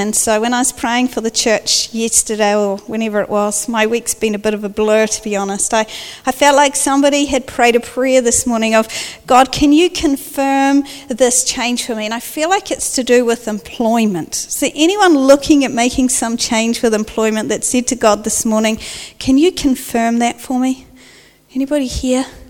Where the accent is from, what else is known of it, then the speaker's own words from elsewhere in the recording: Southland, New Zealand; Now, I do not have any Māori blood in me. I grew up in Southland.